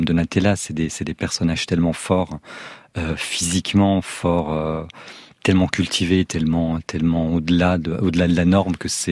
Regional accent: Belgium; j'étais chez moi en Belgique et je décroche jamais le téléphone.

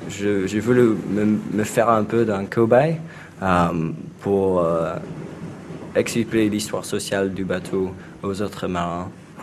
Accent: United States; French is a second language; Yeah, je suis américain … je suis partie de l'équipage, je suis un des volontaires Gabier, je suis aussi un historien.

